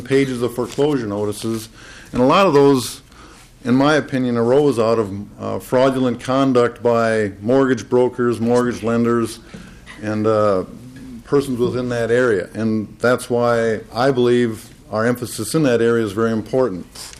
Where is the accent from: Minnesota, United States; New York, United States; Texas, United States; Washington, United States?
Minnesota, United States; South St. Paul; I'm from South St. Paul